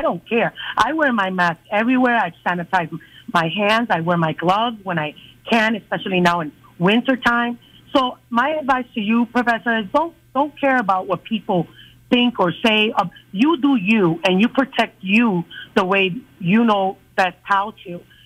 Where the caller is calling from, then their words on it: Missouri, United States; I'm calling from Missouri.